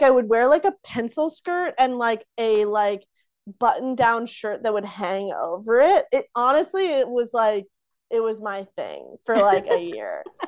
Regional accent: the South, United States; I grew up in the South.

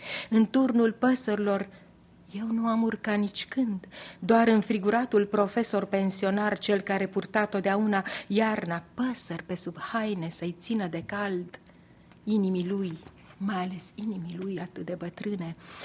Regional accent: Sibiu, Sibiu County, Romania; So I'll start with my hometown city, Sibiu, which is a Transylvanian old burg from the 13th century, and where I spent my my childhood.

